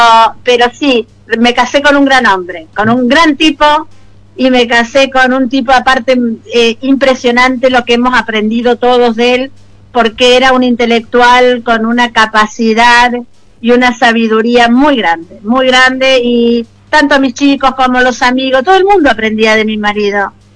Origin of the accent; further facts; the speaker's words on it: Mendoza, Argentina; moved away as an adult; also born or lived in Buenos Aires; me llevaron a los 8 años a Mendoza. Crecí en Mendoza, estudié en la Universidad de Mendoza y después me volví a Buenos Aires